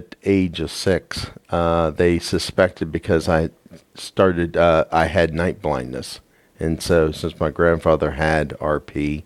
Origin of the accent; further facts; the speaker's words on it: Lexington, Kentucky, United States; also born or lived in East Liverpool, Ohio; And then, of course, at the time, my dad was working down in Lexington, Kentucky. So we stayed down there up until about 196